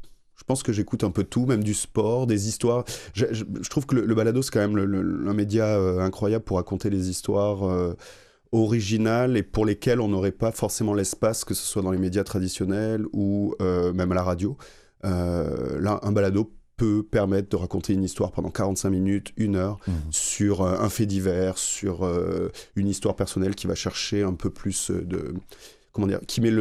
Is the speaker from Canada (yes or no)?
no; France; accent: French; Comme vous l'entendez aussi à mon accent, je suis français.